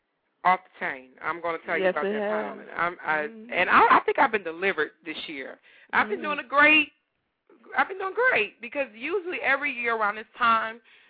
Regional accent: Louisiana, United States; now in Georgia, United States; I know I'm originally from Louisiana. It wasn't as hectic as it wasn't in Louisiana to here in Georgia.

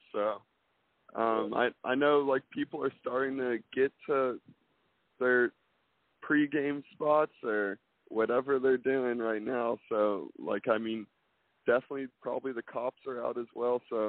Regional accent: Dallas, Texas, United States; even the Mavericks at my hometown team

